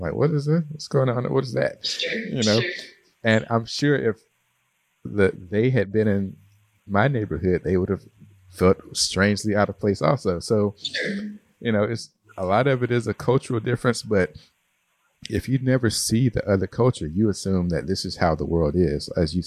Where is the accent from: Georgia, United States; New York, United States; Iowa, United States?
Georgia, United States; Atlanta; You know, I grew up in Atlanta. The majority of the communities I lived in were all Black.